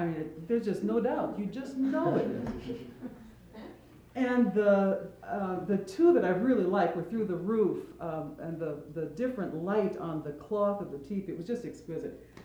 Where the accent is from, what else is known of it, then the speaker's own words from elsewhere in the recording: South Dakota, United States; growing up in South Dakota and then coming to a place like Holden